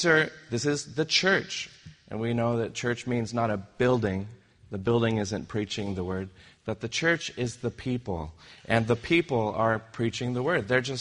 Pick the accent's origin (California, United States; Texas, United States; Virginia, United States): California, United States; Monterey; I'm from Monterey, so I'm very comfortable there. I always find myself going back there every year or two. And that's home.